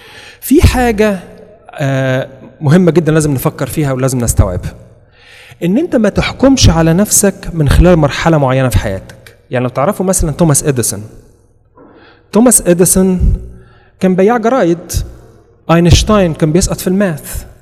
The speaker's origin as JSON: {"language": "Arabic", "country": "Egypt", "said": "احنا عندنا برضو، انا مصري زيكم"}